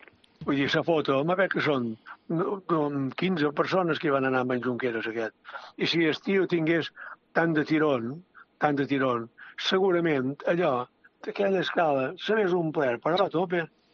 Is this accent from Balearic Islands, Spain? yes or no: yes; Balearic Islands, Spain; Nosaltres som menorquins